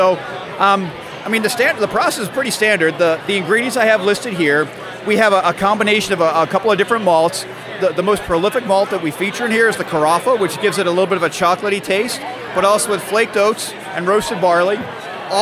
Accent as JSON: {"language": "English", "town": "Bel Air", "region": "Maryland", "country": "United States", "said": "I'm here tonight with my good friend …. We're from Bel Air."}